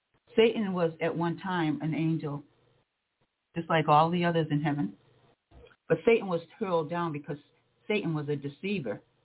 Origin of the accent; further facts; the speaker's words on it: Cape Cod, Massachusetts, United States; I remember growing up on Cape Cod years and years ago as a kid, we used to have snowstorms, a lot of snow.